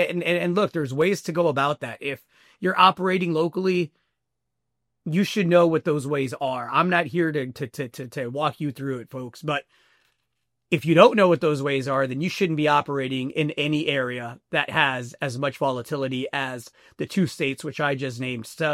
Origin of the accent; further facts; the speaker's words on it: Zacatecas, Mexico; now in United States; whether we're talking Sinaloa or my home state of Zacatecas, the politics can change within a 40-minute drive.